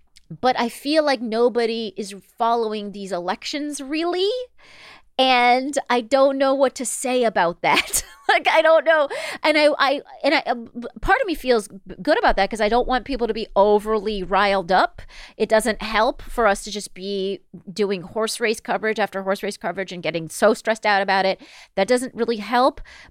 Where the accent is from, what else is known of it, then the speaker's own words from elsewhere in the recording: Palm Springs, California, United States; His his little victory speech was in adjacent to my hometown. I grew up in Palm Springs, and he, I guess, lives in Palm Desert.